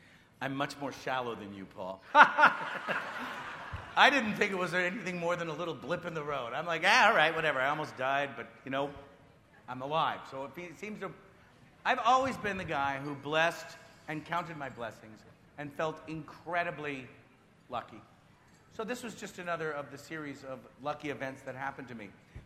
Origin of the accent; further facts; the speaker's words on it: West Coast, United States; I grew up on the West Coast. I went to college on the East Coast. I spent some time in Italy.